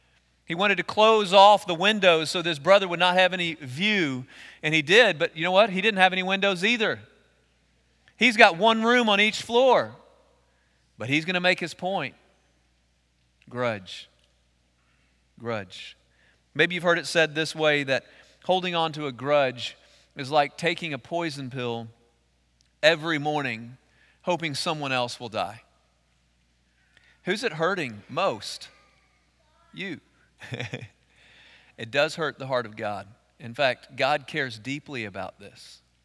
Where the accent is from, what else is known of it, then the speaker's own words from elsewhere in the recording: Texas, United States; For the record, I'm from East Texas, so I was picking on me.